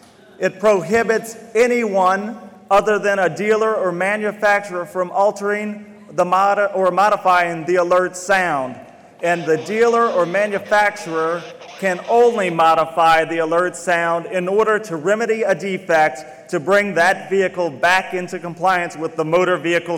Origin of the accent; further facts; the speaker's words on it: Louisiana, United States; When I grew up in Louisiana, at that time, we didn't know about quiet cars just yet.